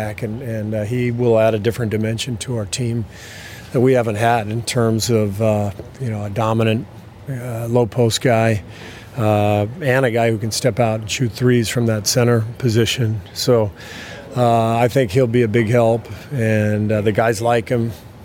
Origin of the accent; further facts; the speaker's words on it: Los Angeles, California, United States; I have no idea. I'm from Los Angeles.